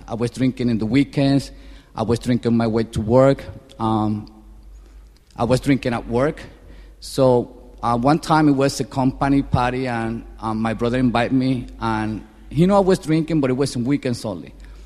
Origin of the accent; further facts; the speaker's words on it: Puerto Rico; born there; And by the way, I was born in Puerto Rico.